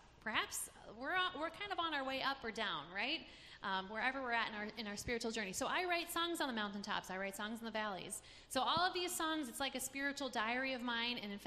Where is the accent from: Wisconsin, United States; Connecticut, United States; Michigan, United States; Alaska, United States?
Wisconsin, United States; Eau Claire; I am from Eau Claire, Wisconsin